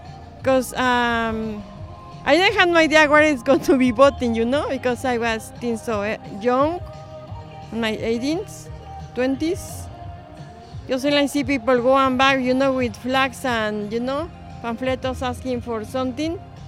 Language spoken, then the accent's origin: English; Mexico; English is a second language; moved away; I'm from Mexico.